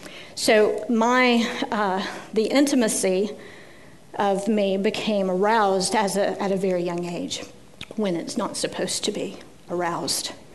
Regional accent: Tennessee, United States; I grew up in the South. Tennessee is my home state. It is where I grew up, with a mother and a father and in the country and on a farm.

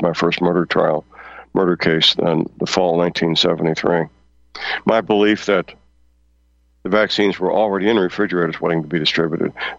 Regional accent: St. Louis, Missouri, United States; I recall driving through my hometown of St. Louis, Missouri, at high noon on a weekday

